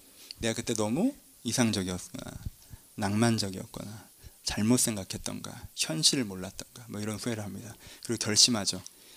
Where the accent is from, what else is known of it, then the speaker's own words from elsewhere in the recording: Cheonan, South Chungcheong, South Korea; 강남에서 다들 지하철을 타고 학교를 가는데 저는 천안이었으니까